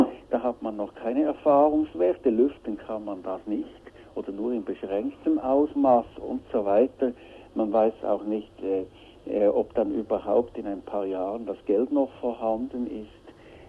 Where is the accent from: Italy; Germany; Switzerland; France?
Switzerland; Man muss halt sehen, dass bei uns in der Schweiz die Sozialdemokraten die glühendsten Befürworter eines möglichst schnellen EG-Beitritts sind